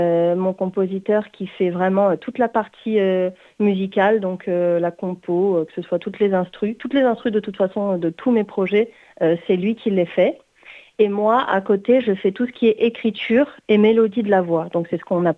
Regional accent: Occitanie, France; sachant que je viens du Gard, c'est trop cool.

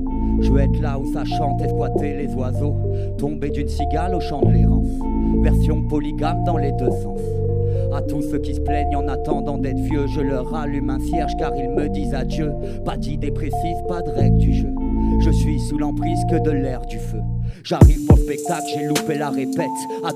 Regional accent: Montpellier, Occitanie, France; on vient de Montpellier.

